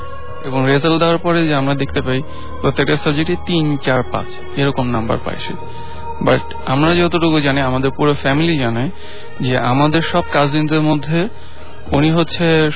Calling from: Shantinagar, Dhaka Division, Bangladesh; শান্তিনগর থেকে আসছি।

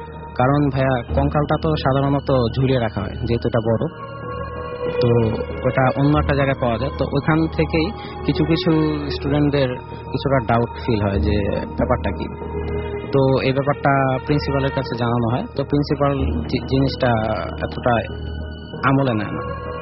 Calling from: Jatrabari, Dhaka Division, Bangladesh; আমি যাত্রাবাড়ি কোনাপাড়া থেকে এসেছি।

